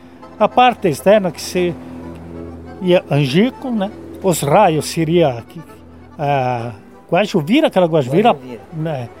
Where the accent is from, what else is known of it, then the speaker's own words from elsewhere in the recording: Pato Branco, Paraná, Brazil; born there; Não, eu nasci em Pato Branco, na comunidade de Independência.